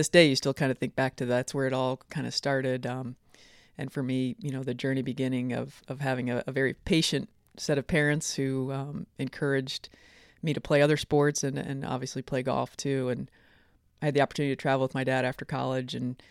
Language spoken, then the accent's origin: English; Aberdeen, South Dakota, United States; You know, I grew up in Aberdeen, South Dakota, and learned to play the game in the Midwest